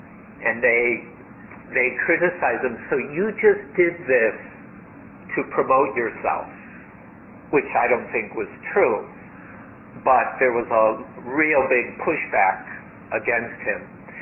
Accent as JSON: {"language": "English", "country": "United States", "tie": "born or raised there", "said": "And some of that made perfect sense because I grew up in America."}